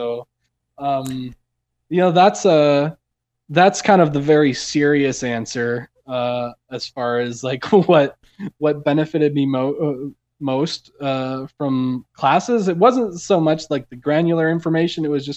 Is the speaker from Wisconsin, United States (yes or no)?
yes; Platteville, Wisconsin, United States; So, you know, growing up in Wisconsin, everyone always says, so you must be a Packers fan then, right? And then I have to tell them the little story about Platteville, Wisconsin, and the Chicago Bears training camp.